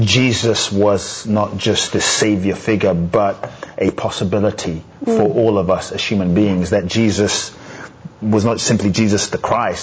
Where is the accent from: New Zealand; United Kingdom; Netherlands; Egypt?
United Kingdom; London; moved away as an adult; now in United States; Yes, my father's from Ghana. Uh-huh. My mother's Japanese. I grew up in London, and since 18 I've been in the U.S., so kind of over half my life now.